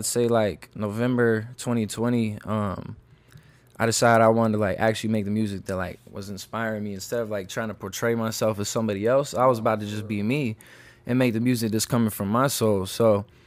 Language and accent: English; Kansas City, United States; Man, I'm from Kansas City, man, and you know, like Chris was saying, you know, it's a small town